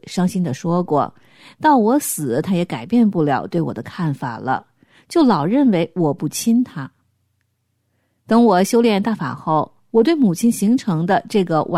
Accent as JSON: {"language": "Chinese", "country": "China", "said": "我们中国人把传统文化丢失的太多了"}